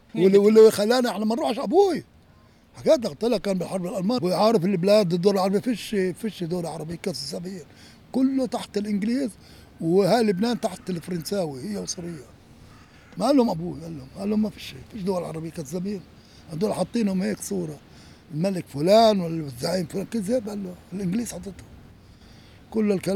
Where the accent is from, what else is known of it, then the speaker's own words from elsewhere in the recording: Jaffa, Tel Aviv District, Israel; born there; لان بلدي هاي يعني مسقط راسي هنا عند خزنيش يعني ايش اقول لك كتير بحب اليافا